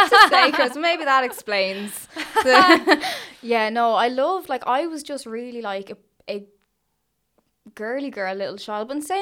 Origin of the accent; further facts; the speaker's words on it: St. Margaret's, Leinster, Ireland; I'm out in the Donabate area at the moment by the beach, and I grew up in St. Margaret's. It's this little area that usually nobody knows of. It's the back of the airport, and it's in between a lot of areas.